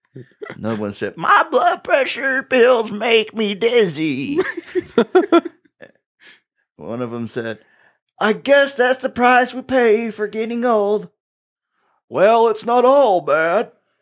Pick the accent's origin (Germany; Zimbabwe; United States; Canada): Canada; I am a Canadian